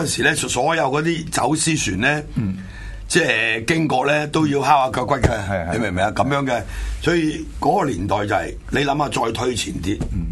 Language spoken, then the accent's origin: Cantonese; Shanwei, Guangdong, China; accent: Hailufeng; 譬如我哋鄉下咧有講客家，有講學佬嘅，即係有講閩南語，有講呢個客家嘅。咁落到嚟我哋呢邊咧就近海啦，汕尾